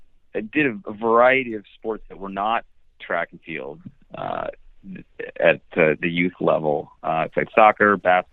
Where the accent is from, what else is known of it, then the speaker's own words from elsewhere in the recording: Reston, Virginia, United States; also born or lived in Ann Arbor, Michigan; Well, I was born in Ann Arbor, Michigan. My family moved from Ann Arbor to Reston, Virginia, where I spent my youth.